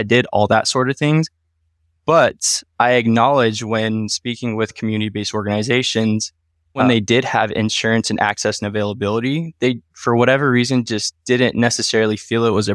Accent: Wenatchee, Washington, United States; born there; Myself, I was born in 1992 in Wenatchee, Washington. So 30 years of Washington history, if you will.

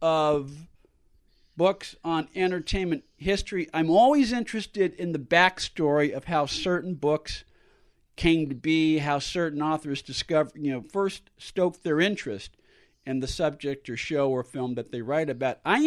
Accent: San Francisco, California, United States; a box of old 45s that my parents kept in the piano room of the house that I grew up in San Francisco.

